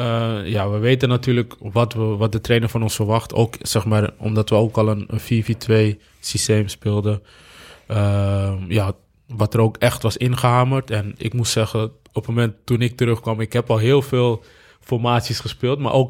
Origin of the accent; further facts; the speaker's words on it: Amsterdam, North Holland, Netherlands; Ik kom uit Amsterdam. Ik was in Amsterdam-Oost geboren, vlakbij de meer. En op het moment zeg maar, dat ik verhuisde naar de Bijlmer, verhuisde Ajax ook naar de Bijlmer.